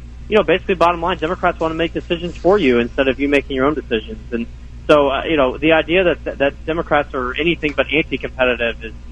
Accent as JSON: {"language": "English", "region": "Tennessee", "country": "United States", "tie": "born or raised there", "said": "some going to Texas and my home state of Tennessee"}